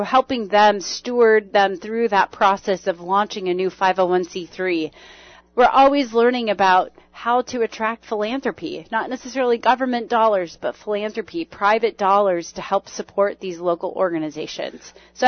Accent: Scottsdale, Arizona, United States; I'm an Arizona native. I was born and raised in the Phoenix metro area. I grew up in Scottsdale. I'm an alum of Saguaro High School.

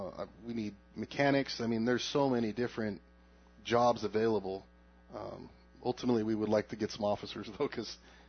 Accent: California, United States; I was from Southern California. I went to the Baldwin Park office and didn't have a very long drive, and I was very happy there.

